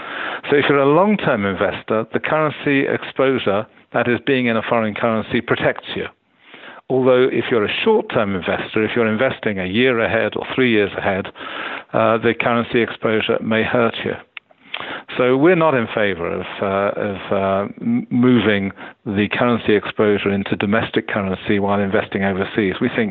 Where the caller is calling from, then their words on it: Cambridge, East of England, United Kingdom; I'm phoning you from Cambridge, England, and starting tomorrow morning, we have a conference